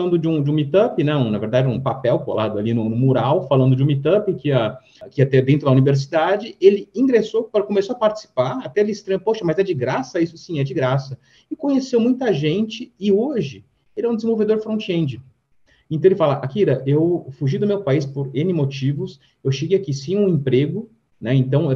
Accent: Venezuela; moved away as an adult; now in Brazil; eu sou venezuelano. Eu me refugiei do país pelas questões socioeconômicas que vivíamos. E só que eu era professor de matemática na Venezuela.

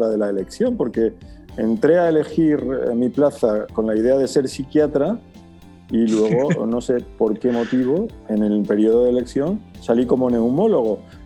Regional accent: Mérida, Extremadura, Spain; Yo soy natural de Mérida, en la provincia de Badajoz, soy extremeño, pecholata, como dicen algunos. Estudié en Salamanca, hice mi licenciatura en medicina y mi grado en Salamanca.

